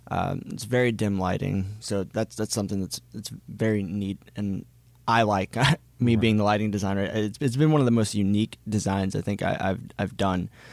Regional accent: Shreveport, Louisiana, United States; moved away as an adult; also born or lived in Texas; I grew up here in Shreveport-Bossier, and I did community theater when I was young and in high school.

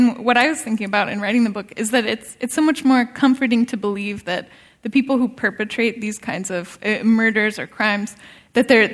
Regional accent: California, United States; I think it came out of growing up in California at this time period when it is still dealing with this immense nostalgia for the 60s

